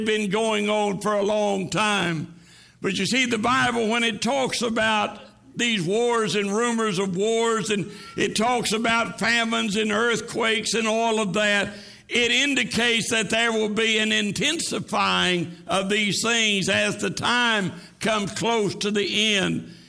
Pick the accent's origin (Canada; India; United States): United States; Oklahoma City, Oklahoma; I remember when I was growing up in Oklahoma City